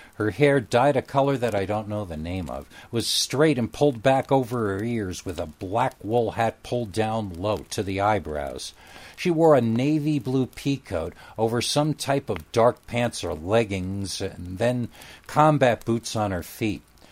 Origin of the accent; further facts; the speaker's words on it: Whitehall, New York, United States; in northern New York State, up in the famous Whitehall area, and Bigfoot is not a joke to people in my hometown.